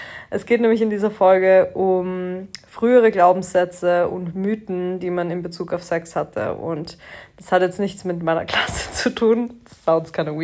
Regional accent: Styria, Austria; Ich komme ja aus einem kleineren Ort in der Nähe von Graz, aber trotzdem ist Graz irgendwo meine Heimat

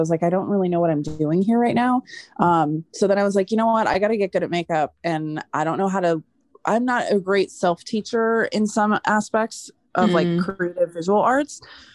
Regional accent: California, United States; I didn't. I grew up in the Bay Area.

